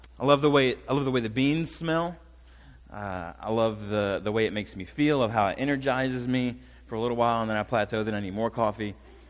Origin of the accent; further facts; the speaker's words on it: Hopewell, Virginia, United States; born there; I was born in Hopewell, Virginia.